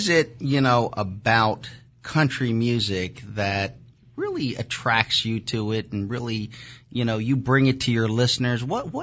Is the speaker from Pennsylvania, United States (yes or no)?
yes; Philadelphia, Pennsylvania, United States; like many kids growing up in Southwest Philadelphia, you know, I just said, oh, country music is about like twangy music and sad songs.